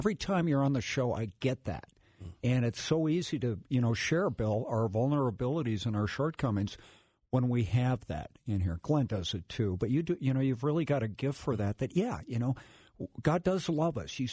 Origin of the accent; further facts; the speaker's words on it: Ireland; And I'm Irish. You know, we have the gift of tragedy.